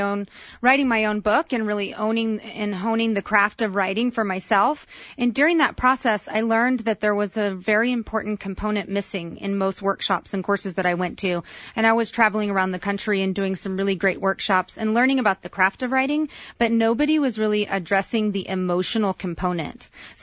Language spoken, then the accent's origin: English; New Mexico, United States; I am from New Mexico, and I was born and raised in the wilderness near the border of Colorado from birth to age 12.